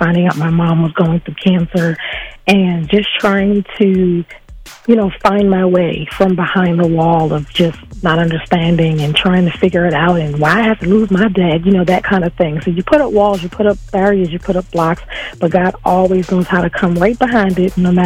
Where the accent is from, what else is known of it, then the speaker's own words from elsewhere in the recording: Bronx, New York, United States; I'm originally from New York.